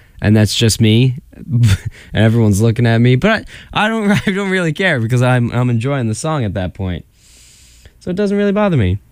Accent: New Jersey, United States; now in Boston, United States; I'm from New Jersey, so neither of these really affect me, but I'll root for the Patriots because I'm in Tufts and I'm in Boston.

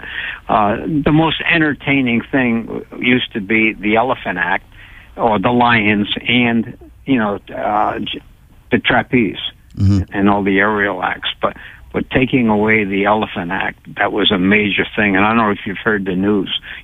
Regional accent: Tiverton, Rhode Island, United States; In fact, growing up in Tiverton, and Fall River was the next town

